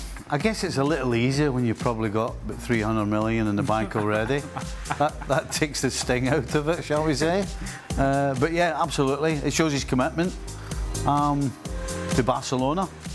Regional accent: Scotland, United Kingdom; You're laughing because you're English and I'm Scottish.

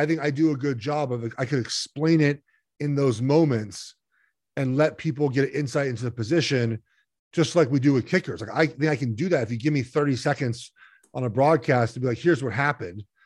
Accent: Los Angeles, California, United States; You know, I grew up in Los Angeles, and I listened to, Vin Scully and Chick Hearn call games.

